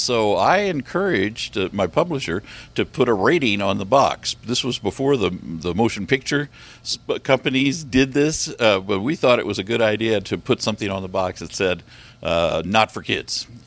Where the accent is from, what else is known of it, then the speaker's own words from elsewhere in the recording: Seattle, Washington, United States; I'm from Seattle, Washington, and I'm here for the first time at Dragon Con.